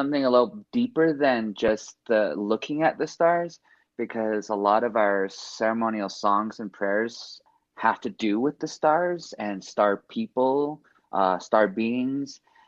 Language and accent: English; Flagstaff, Arizona, United States; I grew up in Flagstaff. I went to school in Flagstaff from like first grade to eighth grade.